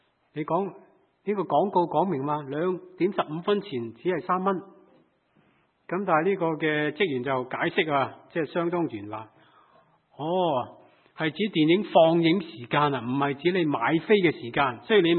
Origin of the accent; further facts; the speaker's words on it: Hong Kong; 当我细个时候在香港长大